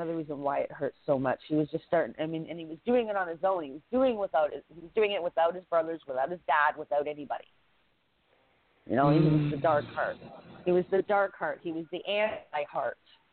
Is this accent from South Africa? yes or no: no; Canada; Being a Canadian and growing up watching Stampede Wrestling and knowing all about Stu and his dungeon and everything